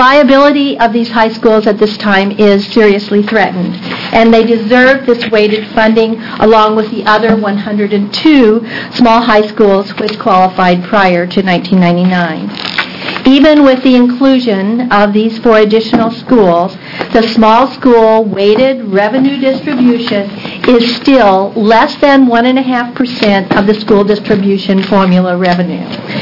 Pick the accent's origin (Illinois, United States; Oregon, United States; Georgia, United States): Oregon, United States; Toledo; I'm from Toledo, Oregon.